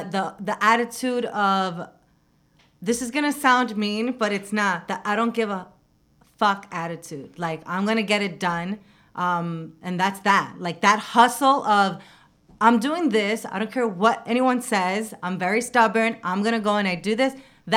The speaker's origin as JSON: {"language": "English", "region": "New Jersey", "country": "United States", "said": "Some people are like, oh no, I'm from Bergen County. No, yeah. I'm from Hudson County."}